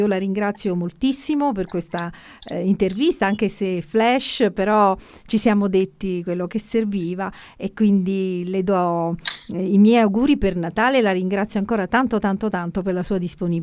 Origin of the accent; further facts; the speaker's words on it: Naples, Campania, Italy; moved away as an adult; now in Rome, Italy; io sono partenopea, insomma, campana più che altro, però ho fatto i miei studi a Napoli, quindi conosco bene, la amo, l'ho lasciata moltissimi anni fa per vivere a Roma